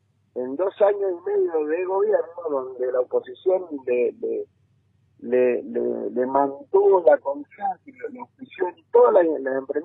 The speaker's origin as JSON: {"language": "Spanish", "region": "Mendoza", "country": "Argentina", "said": "yo, que soy un tipo de Mendoza"}